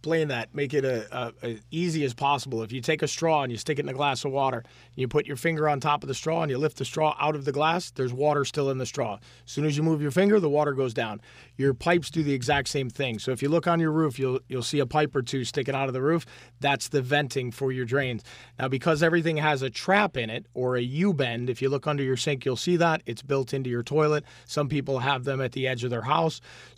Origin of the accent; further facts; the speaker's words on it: Michigan, United States; I'm originally from Michigan, Ray. I don't know these New York stories.